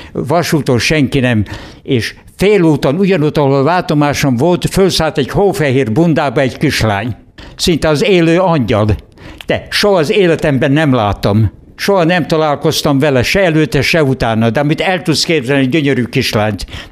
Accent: Tótkomlós, Békés, Hungary; hát nem ott születtem, magon születtem, de én 26 éves koromig voltam csak Komlóson

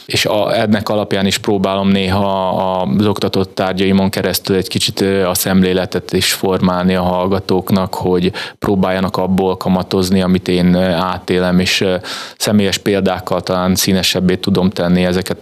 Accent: Sombor, Vojvodina, Serbia; born there; Zomborban születtem, a vajdasági Zomborban.

